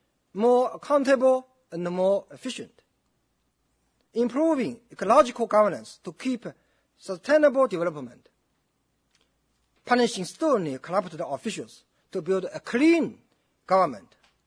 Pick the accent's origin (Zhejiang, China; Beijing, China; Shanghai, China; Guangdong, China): Zhejiang, China; English is a second language; I think just 2 weeks ago, my hometown, in Zhejiang province, there was a vice mayor of Hangzhou metropolitan city.